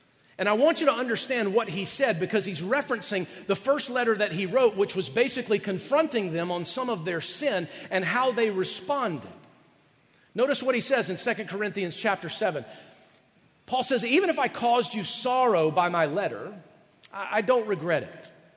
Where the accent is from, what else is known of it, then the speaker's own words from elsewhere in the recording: the South, United States; When I grew up in the South, that's what I call it honey on the end of the knife.